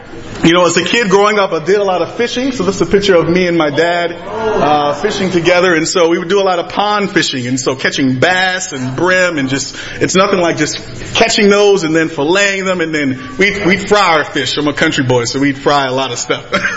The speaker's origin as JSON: {"language": "English", "region": "Virginia", "country": "United States", "tie": "born or raised there", "said": "throughout my life as a kid growing up in Nottoway County, Virginia, I never imagined in my wildest dreams, you know, that I'd be one day be living in the South Pacific"}